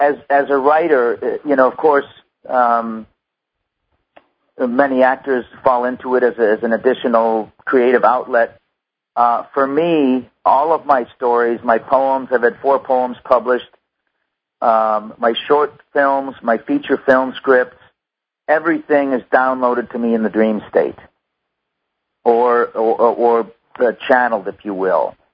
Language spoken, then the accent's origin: English; United States; Of course, I grew up in the United States, so all over the United States, many places in Mexico.